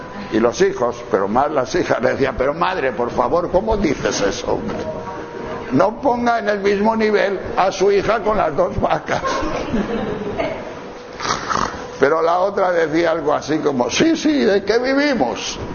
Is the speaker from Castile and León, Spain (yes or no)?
yes; León, Castile and León, Spain; Yo soy de León, de la provincia de León, del León del Norte, y allí hay muchos prados y muchas vacas y cosas de pastos.